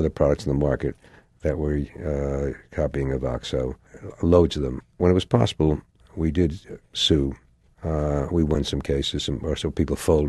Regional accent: Yonkers, New York, United States; I grew up in Yonkers, New York.

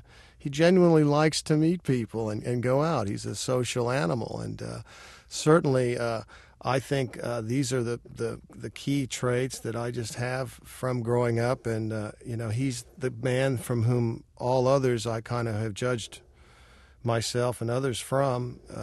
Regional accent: Fort Worth, Texas, United States; I grew up in Fort Worth because there was a branch of the Frank Paxton Lumber Company there that my dad worked for his whole life

